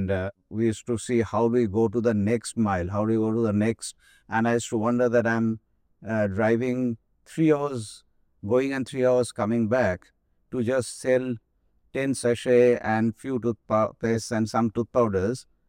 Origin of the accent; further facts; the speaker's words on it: Kolkata, West Bengal, India; I'm from Calcutta, so we're going for Citibank and Greenless.